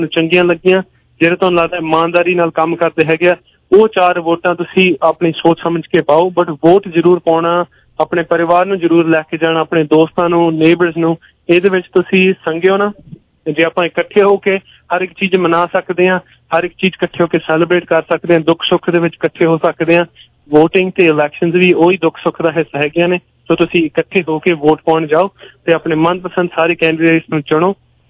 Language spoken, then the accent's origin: Punjabi; Brampton, Ontario, Canada; ਸਾਨੂੰ ਮਾਣ ਹੋਵੇ ਸਾਡੇ ਸ਼ਹਿਰ ਦੇ ਉੱਤੇ, ਬ੍ਰੈਂਪਟਨ ਦੇ ਉੱਤੇ। ਮੈਨੂੰ ਮਾਣ ਹੈਗਾ ਇੱਥੋਂ ਹੋਣ ਦਾ